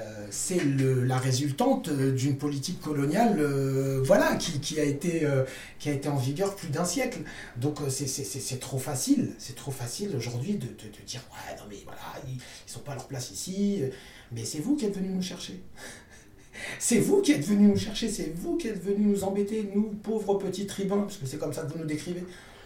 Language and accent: French; France; mais on est français. On est des vrais français, la preuve, on râle tout le temps. On est vraiment français